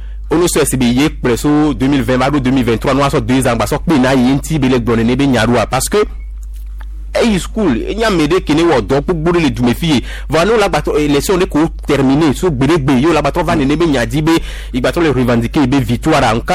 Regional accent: Togo; je parle en tant que Togolais

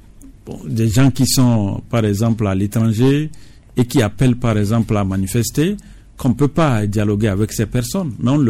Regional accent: Togo; Nous sommes Togolais

